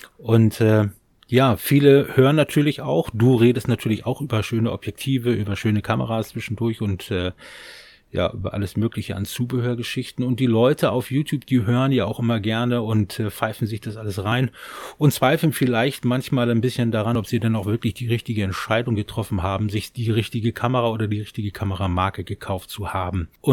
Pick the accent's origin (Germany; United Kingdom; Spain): Germany; Bramsche, Lower Saxony; ich komme aus Bramsche bei Osnabrück.